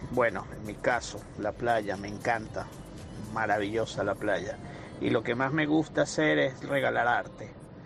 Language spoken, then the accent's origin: Spanish; Venezuela; moved away; En mi país, Venezuela, incluso di algunos talleres a los niños de cómo hacer figuras o esculturas de arena.